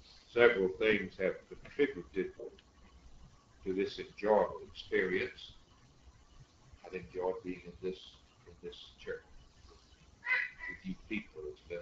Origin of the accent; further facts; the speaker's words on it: Alabama, United States; I like to come south. I'm originally from Alabama. That's my home.